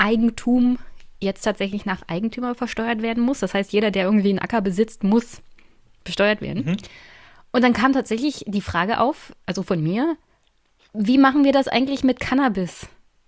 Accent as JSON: {"language": "German", "region": "East Germany", "country": "Germany", "said": "Ich komme aus Ostdeutschland."}